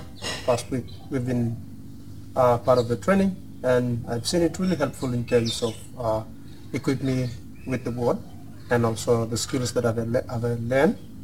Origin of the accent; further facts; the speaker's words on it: Solomon Islands; I'm from the Solomon Islands, and I've been in a family who's a Christian family, and it's 4 of us